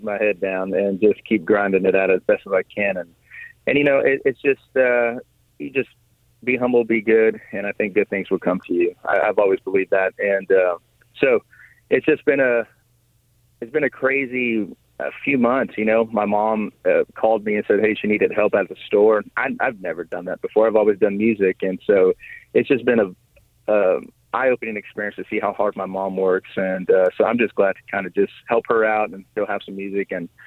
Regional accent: Edinburg, Texas, United States; also born or lived in Austin; I'm from Austin. I was born in Austin, but I was raised in the Rio Grande Valley down in Edinburgh, Texas.

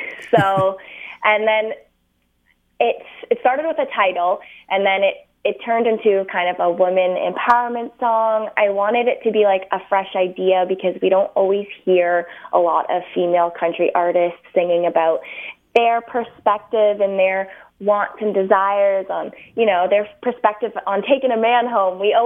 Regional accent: Ontario, Canada; I'm an artist from Ontario.

